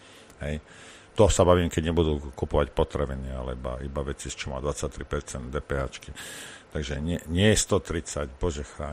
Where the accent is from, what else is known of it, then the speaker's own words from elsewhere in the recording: Rimavská Sobota, Banská Bystrica Region, Slovakia; A u nás v Rimavskej, neviem, ako to bolo v tom tých Nových Zámkovej, ale u nás v Rimavskej